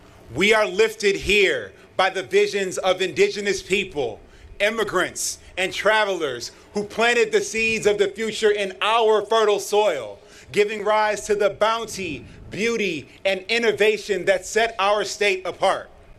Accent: Detroit, Michigan, United States; From Flint to my hometown of Detroit, from Dexter to Delta County, let us choose to lock arms and walk forward together

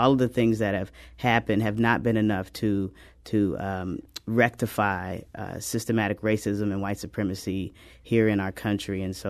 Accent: St. Louis, Missouri, United States; I am actually from St. Louis.

